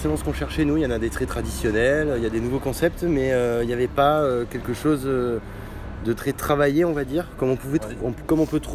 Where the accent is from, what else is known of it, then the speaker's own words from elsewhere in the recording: Bordeaux, Nouvelle-Aquitaine, France; also born or lived in Paris; je suis un pur bordelais, je suis né ici, j'ai fait toute ma scolarité ici. Je suis parti 15 ans travailler à Paris dans la finance et je suis revenu dans ma ville natale.